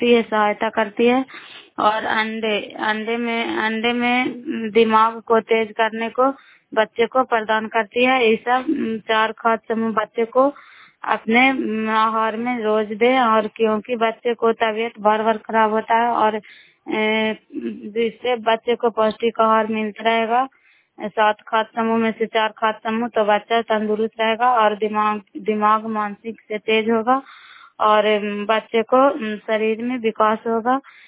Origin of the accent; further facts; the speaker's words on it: Bihar, India; नालंदा जिला कराई ब्लॉक की निवासी हूँ